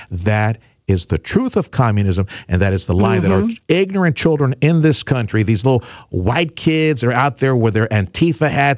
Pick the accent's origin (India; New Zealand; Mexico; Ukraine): Mexico; now in McAllen, United States; broadcasting from McAllen, Texas, right here. Just north of the border with Mexico, and believe me, growing up in Mexico, I have a unique perspective of how wonderful this country is.